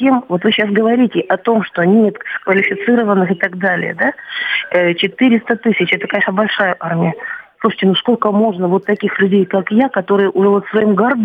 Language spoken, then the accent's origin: Russian; Saint Petersburg, Russia; я из Петербурга, я забыла сказать